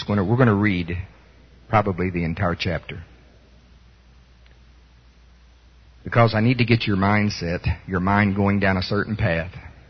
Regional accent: Oklahoma, United States; I'm from Pottawatomie County, Oklahoma, and down there we pinch things.

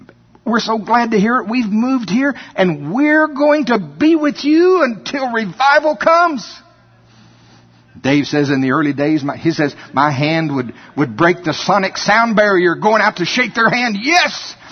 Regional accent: Shawnee, United States; I am from Shawnee. We have corn bins anyway.

